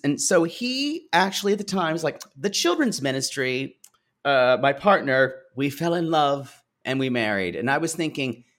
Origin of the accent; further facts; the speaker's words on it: the South, United States; I grew up Methodist, but around a lot of Baptist churches growing up in the South.